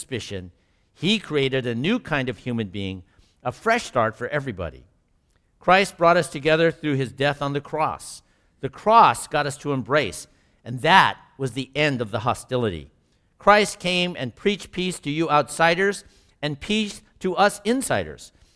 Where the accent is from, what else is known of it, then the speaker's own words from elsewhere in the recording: Sacramento, California, United States; But growing up in Sacramento, even though it was very hot, I just remember it was a really different time than it is now.